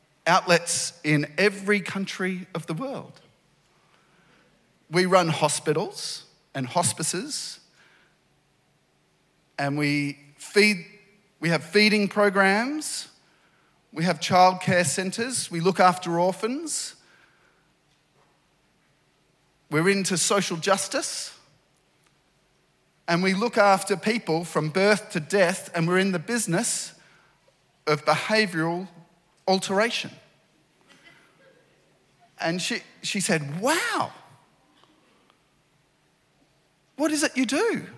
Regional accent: New South Wales, Australia; I come from Darkindjong country. That's the traditional name of the land just north of Sydney on the central coast of New South Wales.

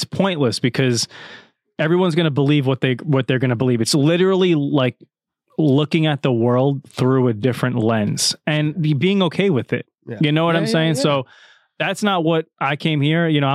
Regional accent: Staten Island, New York, United States; the little history of … is, I grew up in Staten Island, and last night, that MSG rally, that's like the Super Bowl to fucking Staten Islanders.

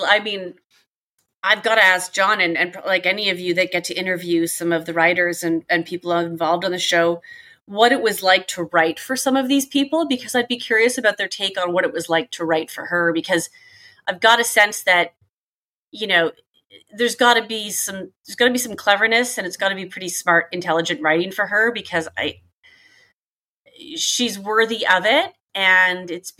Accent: Canada; in my mind as a Canadian

